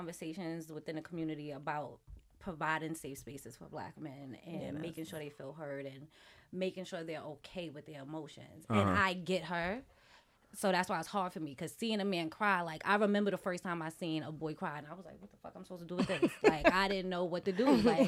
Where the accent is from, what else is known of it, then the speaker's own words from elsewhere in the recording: Harlem, New York, United States; I'm from Harlem and I don't want to leave.